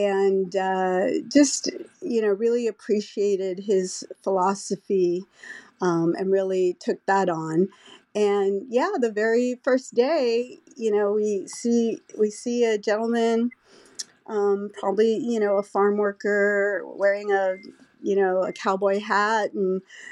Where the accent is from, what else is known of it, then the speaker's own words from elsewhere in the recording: Los Angeles, California, United States; I grew up in West LA in a pretty nice neighborhood, probably a wealthy neighborhood, you would call it